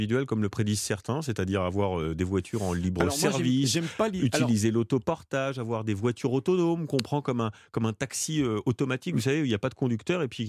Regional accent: Blois, Centre-Val de Loire, France; mais moi j'ai grandi à Blois. À Blois, c'était une ville où il y avait la voiture partout.

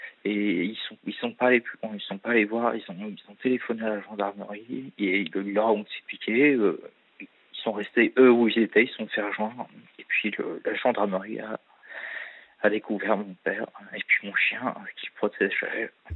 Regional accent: Fontainebleau, Île-de-France, France; Nous, on est de Fontainebleau, donc c'est une forêt immense.

